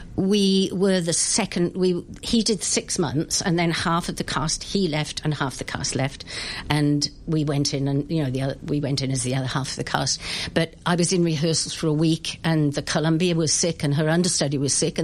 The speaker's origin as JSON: {"language": "English", "region": "Wales", "country": "United Kingdom", "lives_now": "London, United Kingdom", "said": "I could always sing. I'm from Wales. My dad sang."}